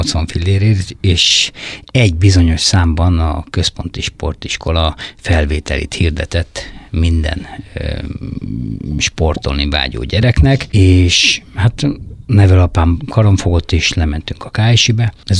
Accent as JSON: {"language": "Hungarian", "town": "Dunakeszi", "region": "Pest", "country": "Hungary", "tie": "born or raised there", "said": "80-as évek elejéig még Dunakeszin laktam, és Dunakeszi akkor még nem volt így kiépülve."}